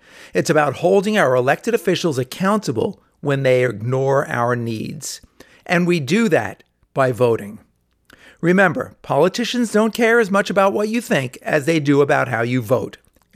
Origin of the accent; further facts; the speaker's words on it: New York, United States; And as Julie mentioned earlier, as a New Yorker, you can actually go out and vote early today through Sunday.